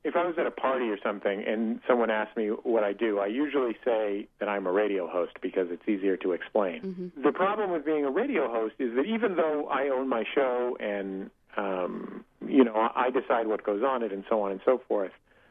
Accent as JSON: {"language": "English", "town": "San Francisco", "region": "California", "country": "United States", "moved": "as an adult", "lives_now": "Los Angeles, United States", "said": "When I moved from San Francisco, which is where I'm from and where I lived after college, down to Los Angeles, where my former radio co-host lived"}